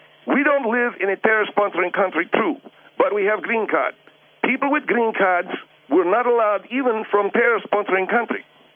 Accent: Egypt; now in United States; Yeah, I come from Egypt.

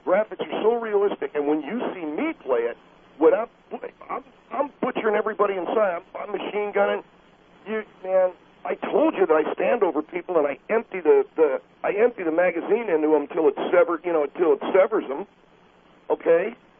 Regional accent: United States; Why not? I'm an American.

